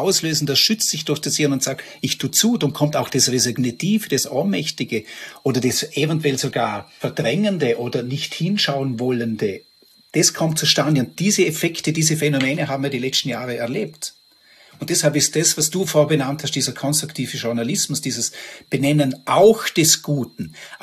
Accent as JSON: {"language": "German", "region": "Vorarlberg", "country": "Austria", "said": "Und bei uns in Vorarlberg sagt man dann viel so, ja, moll, Gott schau, man lebt"}